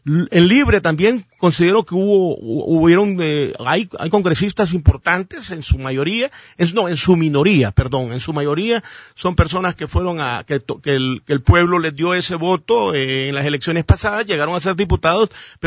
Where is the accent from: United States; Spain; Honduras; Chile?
Honduras; Intibucá; born there; now in Tegucigalpa, Honduras; porque yo nací en Intibucá, pero yo les dije claramente, yo no vivo aquí. Yo vivo en Tegucigalpa